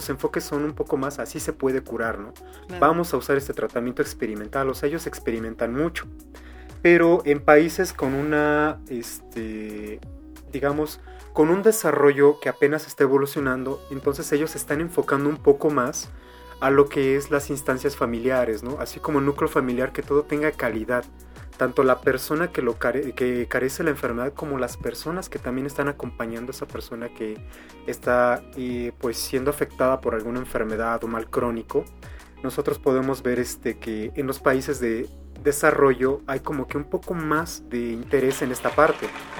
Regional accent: Mexico; nosotros como mexicanos podemos acceder a la página de gobierno de México

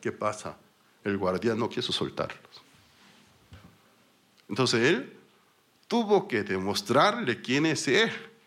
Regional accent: South Korea; Spanish is a second language; En mi país, Corea del Sur, vivir en la cárcel es algo de lujo, en verdad.

